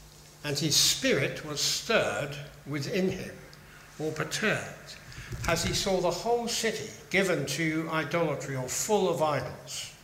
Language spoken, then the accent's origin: English; United Kingdom; We had British values, or values that we valued as British people, and anyone else who was a believer.